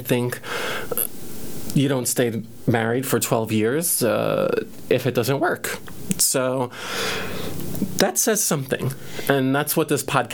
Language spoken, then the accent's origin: English; Brooklyn, New York, United States; But I'm from Brooklyn. I come from a working class family of Irish mom and a Puerto Rican dad